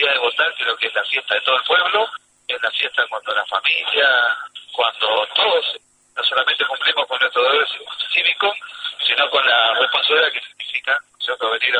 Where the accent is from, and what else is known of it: Argentina